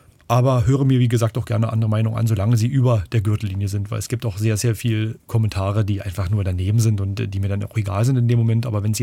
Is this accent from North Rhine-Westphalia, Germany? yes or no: no; Tangermünde, Saxony-Anhalt, Germany; dass es meiner Heimat besser geht. Also Tangermünde, die ganze Region, kommunalpolitisch wollte ich mich engagieren.